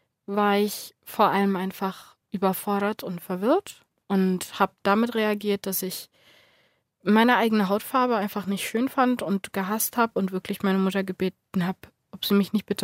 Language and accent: German; Dominican Republic; Also auch Kinder, die aus meinem Heimatland, wie man es nennen kann, kommen.